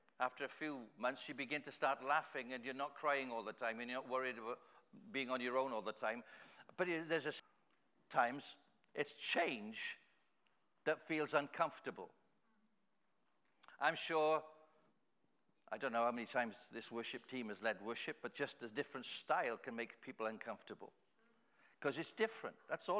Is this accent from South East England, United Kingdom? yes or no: no; Wales, United Kingdom; because I come from Wales, they talk about praying for revival.